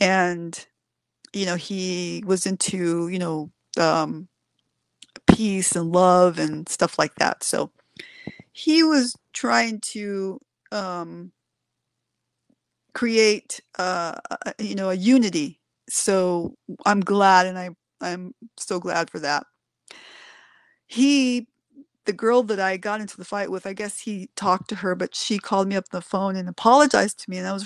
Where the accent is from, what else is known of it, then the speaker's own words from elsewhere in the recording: San Diego, California, United States; I'm from Southeast San Diego. I grew up on Skyline Drive, went to Morris High School, Farrell Junior High School, and I grew up on a private hill in a house that my dad built.